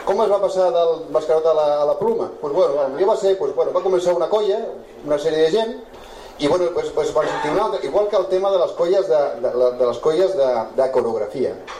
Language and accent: Catalan; Sitges, Catalonia, Spain; Alguns anys he trobat en falta al meu poble, no? Que surti el personatge del Canestoltes i que dongui hòsties a tot arreu